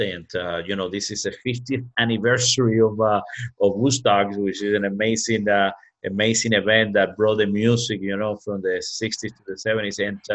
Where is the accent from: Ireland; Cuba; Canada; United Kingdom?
Cuba; now in New York, United States; Then when I came to New York from Cuba in 1980, I came to live in New York City.